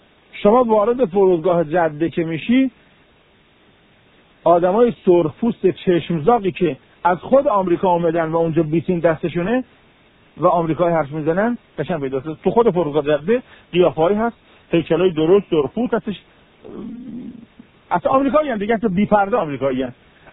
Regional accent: Iran; خدا رو شکر که ما ایرانی هستیم، خدا رو شکر که ما اسلاممون اسلام قرآنیه.

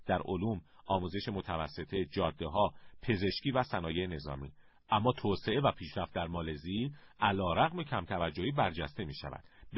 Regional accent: Iran; moved away as an adult; now in Malaysia; به خصوص من 3 سال پیش از ایران بیرون آمدم.

